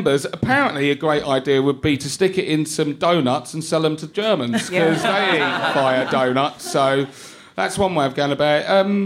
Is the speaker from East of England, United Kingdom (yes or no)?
yes; East of England, United Kingdom; born or raised there